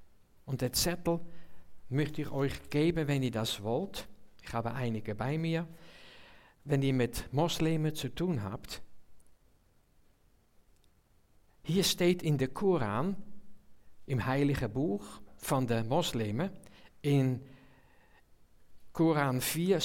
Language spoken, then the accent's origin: German; Netherlands; now in Switzerland; Ich komme natürlich aus einem anderen Land. Also ich bin in den Niederlanden geboren und teilweise aufgewachsen. Aber Bürger von Lufringen und von Zürich. Stadtzürcher sogar